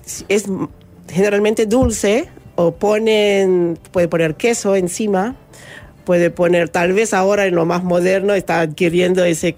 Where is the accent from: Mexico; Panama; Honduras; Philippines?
Philippines; Spanish is a second language; now in Uruguay; nosotros acá somos algunos filipinas casadas con uruguayos